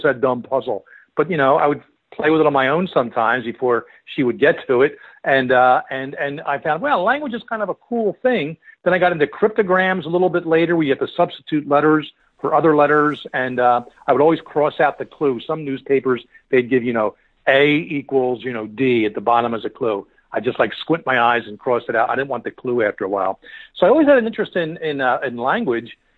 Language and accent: English; Philadelphia, Pennsylvania, United States; I grew up in Philadelphia, and I've sort of worked my way out of traditional Philadelphia dialect features.